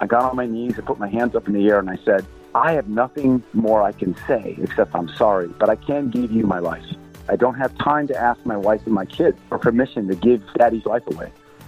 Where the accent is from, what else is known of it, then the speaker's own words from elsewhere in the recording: United States; I'm an American.